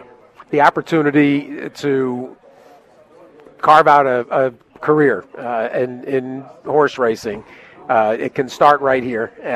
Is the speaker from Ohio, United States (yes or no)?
no; Connecticut, United States; I grew up in Connecticut. I grew up in rural Connecticut.